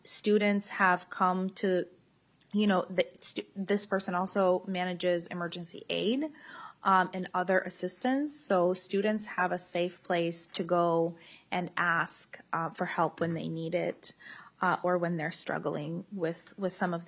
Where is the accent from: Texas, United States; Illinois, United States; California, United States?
California, United States; Los Angeles; I grew up in Los Angeles.